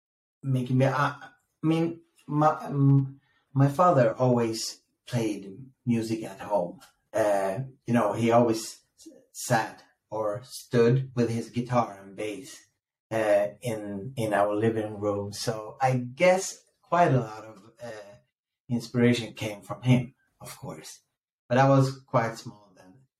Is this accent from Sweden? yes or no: yes; Stockholm, Stockholm County, Sweden; I'm from Stockholm in Sweden, you know, that country up north where polar bears are strolling around the streets.